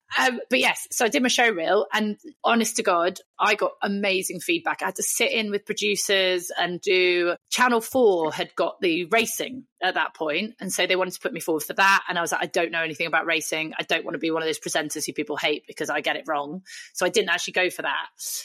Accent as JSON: {"language": "English", "region": "England", "country": "United Kingdom", "accent": "Southern English", "said": "I am as the opposite of diverse, and I don't even have an accent. Like, if I was from Wales, I'm just Southern."}